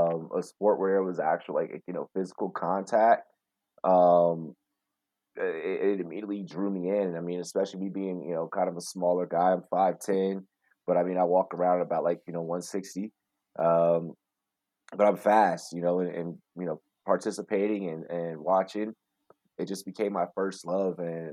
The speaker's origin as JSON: {"language": "English", "country": "United States", "tie": "born or raised there", "said": "I grew up in America. And I was born in America, and I had missed football so much"}